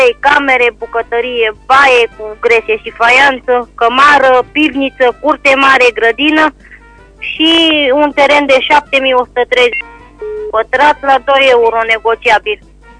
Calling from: Bocșa, Caraș-Severin, Romania; din Bocșa și aș dori să renoiesc și eu două anunțuri

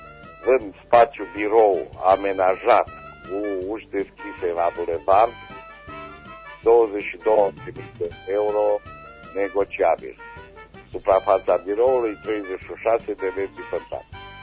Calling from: Reșița, Caraș-Severin, Romania; din Reșița

